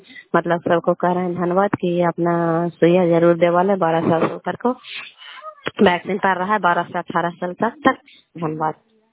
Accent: Kalyanpur, Bihar, India; घर कल्याणपुर वाली, बेलछी पंचायत, कारखान चांदी, जिला ललंदा का निवासी हूँ।

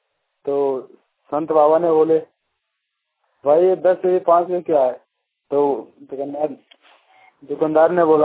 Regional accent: Jainagar, Jharkhand, India; मैं जयनगर कोडरमा से हूँ

